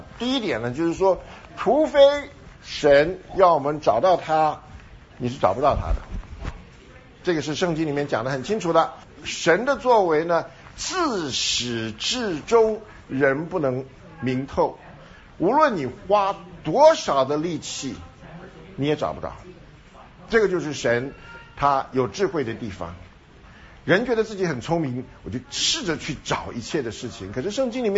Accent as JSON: {"language": "Chinese", "country": "Taiwan", "said": "我从台湾来"}